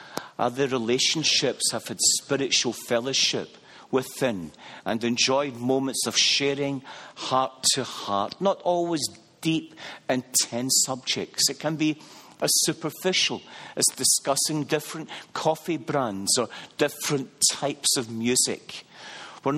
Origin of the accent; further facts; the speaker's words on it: Scotland, United Kingdom; I am a Scotsman